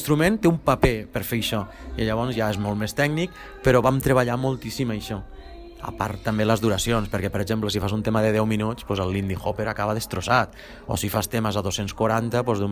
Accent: Tarragona, Catalonia, Spain; now in Lleida, Spain; Jo visc ara a Lleida, sóc de Tarragona però visc a Lleida perquè tinc el meu punt de treball allí.

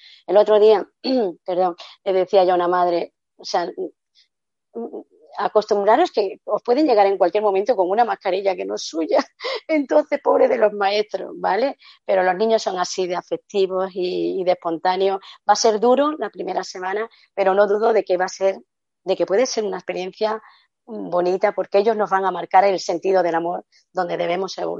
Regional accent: Spain; al menos en mi país, en España

